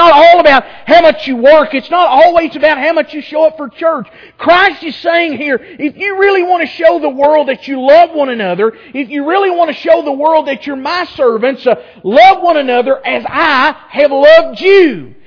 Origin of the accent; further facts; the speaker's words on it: Appalachia, United States; It's solely because I'm Appalachian, I promise, and because I had gravy.